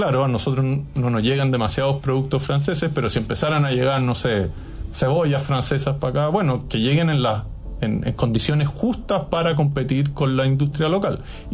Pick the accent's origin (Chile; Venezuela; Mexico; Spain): Chile; Y nosotros como chilenos dejamos de tener la posibilidad de consumir esos bienes